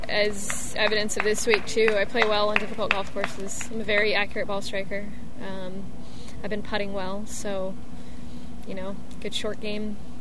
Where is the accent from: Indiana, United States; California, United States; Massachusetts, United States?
California, United States; Yeah, I grew up here. My family's actually been here for six generations.